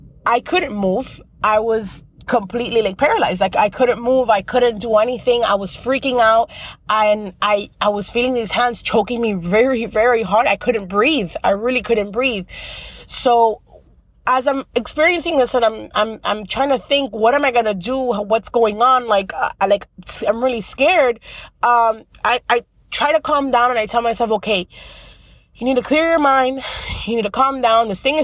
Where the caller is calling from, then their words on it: Miami, Florida, United States; I'm calling from Miami, Florida.